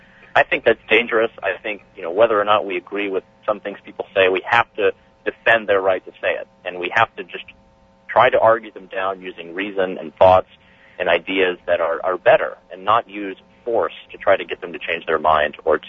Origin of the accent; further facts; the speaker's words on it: North Carolina, United States; I grew up in North Carolina, and my family was ostracized because we didn't go to church, and we weren't involved in these things.